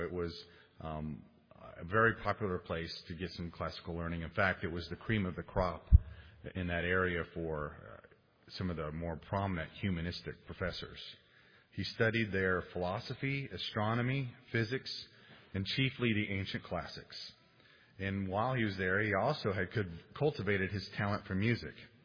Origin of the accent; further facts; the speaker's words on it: Texas, United States; If I mispronounce some of these German names, I'm a Texan, so forgive me.